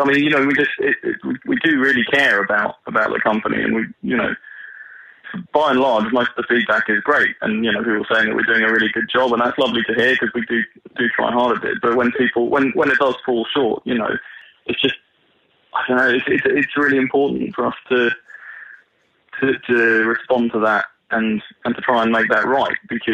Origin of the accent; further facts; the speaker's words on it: United Kingdom; you know, we're British, so think about all those people who are too polite to actually complain about things.